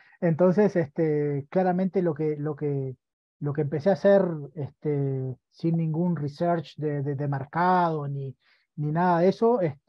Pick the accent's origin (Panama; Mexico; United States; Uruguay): Uruguay; moved away as an adult; also born or lived in Bogotá; now in Medellín, Colombia; Yo soy de origen uruguayo. Okay, tengo 40 y poquitos años y estoy viviendo en Colombia desde hace como 13. Vivo en Medellín, aunque estuve un tiempo viviendo en Bogotá.